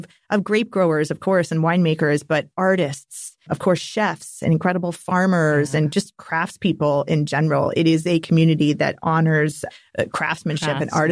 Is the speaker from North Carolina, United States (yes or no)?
no; Napa Valley, California, United States; I would not be sitting here today had I not had the honor and privilege of growing up in Napa Valley.